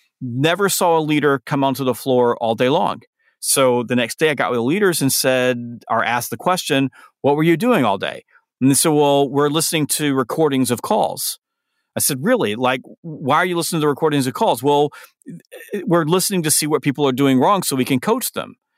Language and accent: English; the South, United States; and I'm from the South, that's why this was a long answer.